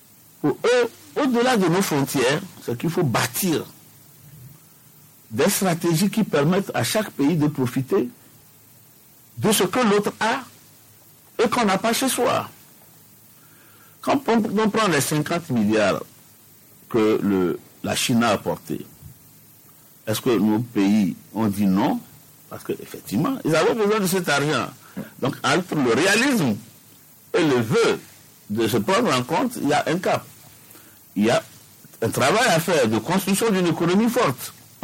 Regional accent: Togo; nous attendons en tant que Togolais de voir dans les faits comment cela va se traduire.

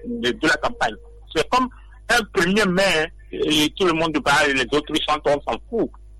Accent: Togo; Nous sommes tous des Togolais.

